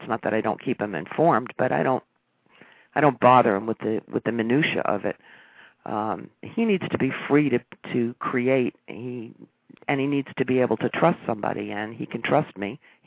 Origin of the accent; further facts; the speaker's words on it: New York, United States; And I'm from New York, so I don't – it's kind of hard to – pull the wool over my eyes too.